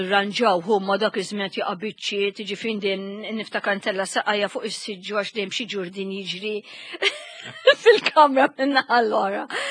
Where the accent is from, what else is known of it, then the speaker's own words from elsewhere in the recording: Kingston, London, United Kingdom; fejn kont mort nagħlem il-barra jien ta' Kingston, waħda mill-barras ta' Londra.